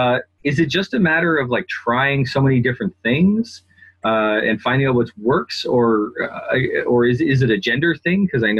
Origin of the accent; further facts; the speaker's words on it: Canada; I'm from Canada